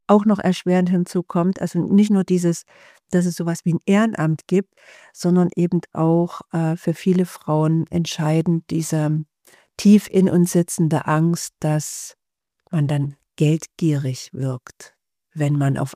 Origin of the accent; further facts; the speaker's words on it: East Germany, Germany; Ich komme ja aus der DDR.